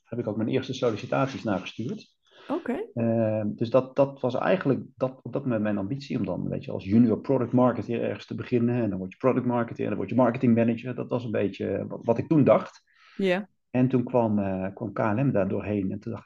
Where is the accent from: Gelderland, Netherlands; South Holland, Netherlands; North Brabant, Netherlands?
North Brabant, Netherlands; Vught; born there; ik ben geboren in Vught en inderdaad, na Vught ben ik in Maastricht gaan studeren. En na mijn studie ben ik eigenlijk rechtstreeks naar Amsterdam gegaan, waar ik in de luchtvaart ben begonnen. En altijd naar Amsterdam ben blijven wonen, overigens.